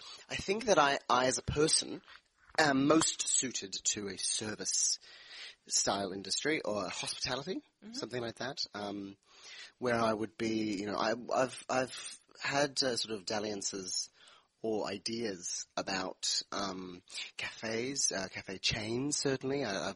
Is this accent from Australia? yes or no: yes; Australia; I gotta say, I'm an Aussie, true and true blue Aussie. I've got a I've love of the country. It's my home.